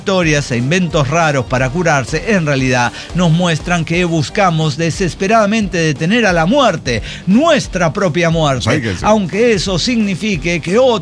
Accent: Guanajuato, Mexico; yo soy de Guanajuato

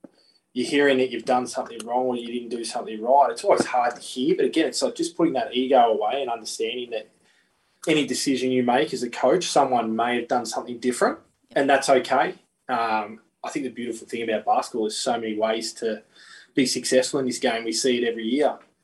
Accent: Australia; I'm Australian and I'm your captain.

